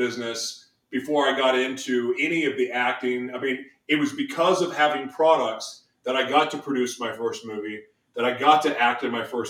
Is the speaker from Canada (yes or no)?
no; Oklahoma City, Oklahoma, United States; born there; now in Los Angeles, United States; I was born in Oklahoma City. And even though LA is home to me, I was born in Oklahoma City